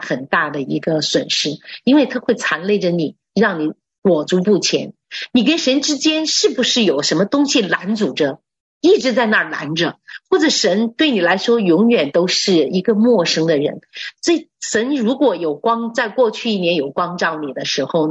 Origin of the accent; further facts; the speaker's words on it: China; now in United States; 我们是从中国来到这里，我们过着，特别佛罗里达，